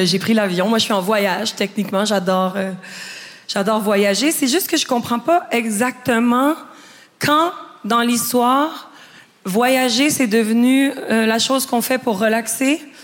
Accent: Quebec, Canada; Avant de commencer mon sketch, je dois vous avertir que je suis québécoise.

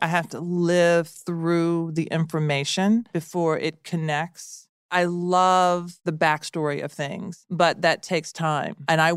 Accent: Nashville, Tennessee, United States; I grew up in Nashville. Mm-hmm. And I went to a really small Catholic school.

